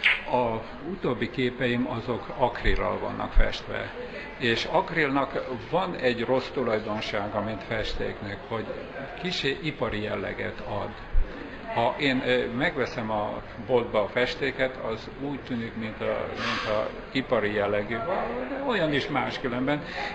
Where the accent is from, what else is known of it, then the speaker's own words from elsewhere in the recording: Békéscsaba, Békés, Hungary; egy Békés Csabai születésű vagyok, és tanyavilágról jöttem föl, hát nekem egy óriási dolog volt, hogy egy vidéki tanyáról Budapestig elmenni